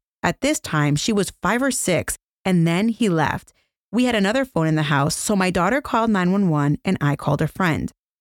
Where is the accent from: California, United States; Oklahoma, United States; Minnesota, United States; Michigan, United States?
Oklahoma, United States; Lawton; I am originally from Lawton, Oklahoma. About 70 miles from Oklahoma City